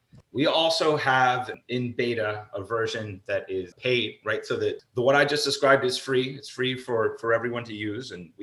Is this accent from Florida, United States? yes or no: no; Texas, United States; born there; also born or lived in Peru; Rodrigo and I are like kind of, we're Peruvian Texan. So we were born in Texas, Peruvian parents, went back to Peru a lot throughout, like every year we'd go back for 3 to 4 months, like every summer basically.